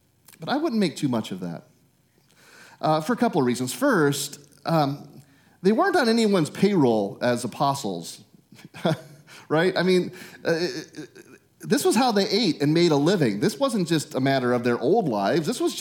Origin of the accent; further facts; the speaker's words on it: Midwest, United States; I grew up in the Midwest, so the only kind of fish, I mean, I know how to cast and catch bass, but nobody eats bass.